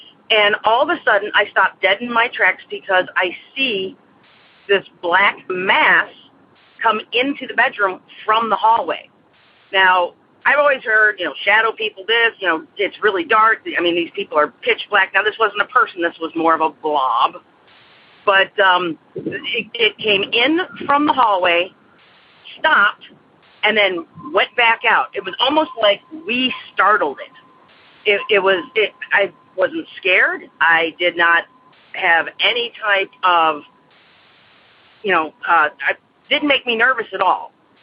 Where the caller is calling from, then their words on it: Aurora, Illinois, United States; I'm calling from Aurora, Illinois.